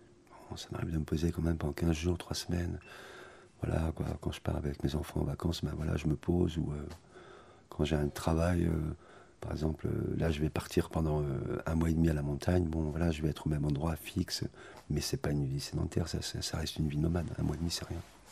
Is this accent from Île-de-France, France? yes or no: no; Bourgogne-Franche-Comté, France; born there; Moi, je suis né en Bourgogne, je suis né dans l'Yonne, près d'Auxerre.